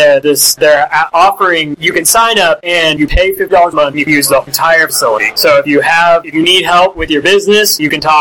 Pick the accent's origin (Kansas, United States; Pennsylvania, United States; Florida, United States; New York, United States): Kansas, United States; Lawrence; I'm from Lawrence, Kansas too. How do we not know each other?